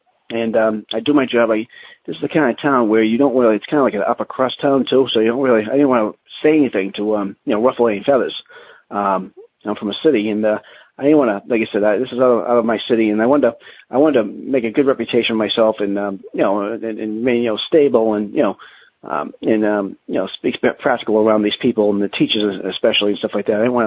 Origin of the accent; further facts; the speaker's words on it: Massachusetts, United States; I'm from Massachusetts.